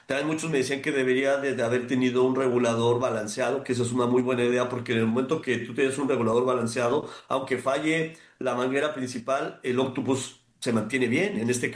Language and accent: Spanish; Mexico; nos tenemos que sentir muy afortunados como mexicanos de todos los sitios que tenemos aquí en México.